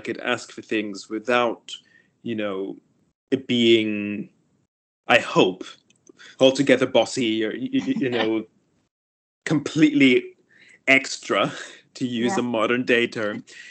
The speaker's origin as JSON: {"language": "English", "town": "Miami", "region": "Florida", "country": "United States", "said": "And before that, being originally American, I trained in the US. I'm originally from Miami."}